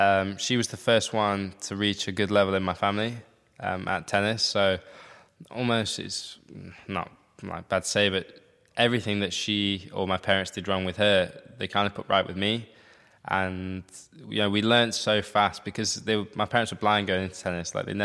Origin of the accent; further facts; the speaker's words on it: United Kingdom; Obviously, being British helps